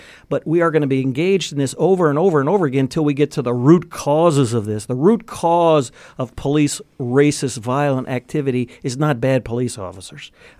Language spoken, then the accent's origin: English; Midwest, United States; I grew up in the Midwest. I'm an Irish Catholic.